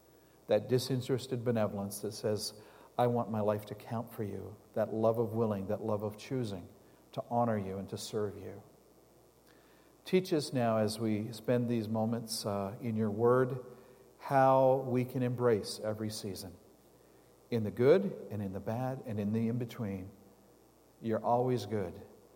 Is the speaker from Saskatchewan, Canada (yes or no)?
no; Manitoba, Canada; And I came from Manitoba. And Manitoba is a place that has four very distinct seasons.